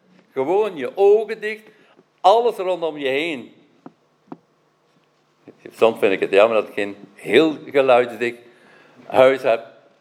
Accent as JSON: {"language": "Dutch", "country": "Belgium", "said": "ik volg het nieuws van Nederland altijd, hoewel ik Belg ben, maar ik ben ook Nederlander. Ik voel me thuis hier."}